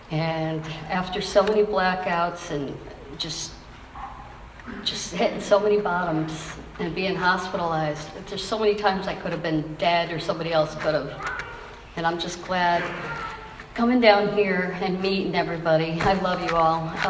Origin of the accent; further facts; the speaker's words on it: Connecticut, United States; moved away as an adult; I came from Connecticut, Karen, as well. I moved down here in 2014